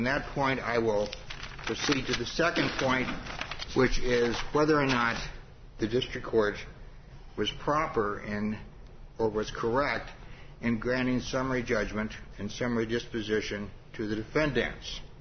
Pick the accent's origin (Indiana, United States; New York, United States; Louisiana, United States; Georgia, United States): Indiana, United States; South Bend; from South Bend.